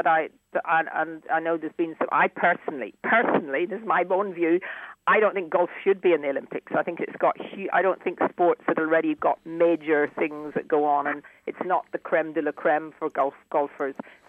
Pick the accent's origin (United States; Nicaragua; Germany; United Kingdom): United Kingdom; And actually, I am, I'm very proud of being British.